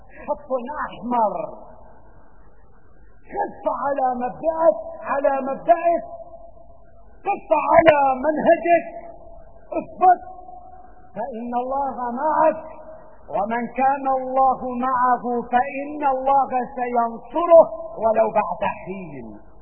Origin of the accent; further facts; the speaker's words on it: Syria; فنحن كسوريين خاسرين